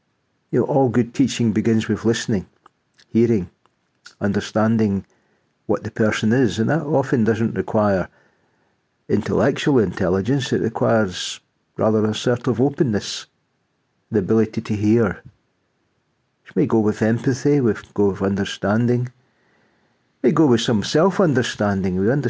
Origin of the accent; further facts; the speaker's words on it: Scotland, United Kingdom; now in England; Well, today is the feast in England, where I'm living, although I'm Scottish